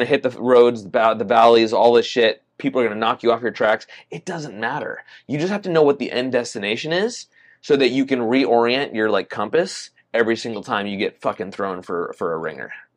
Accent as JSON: {"language": "English", "region": "Oregon", "country": "United States", "tie": "born or raised there", "said": "I grew up in Oregon, which is super liberal, like super super liberal, especially Portland. And then I immediately ended up going to like rural Washington."}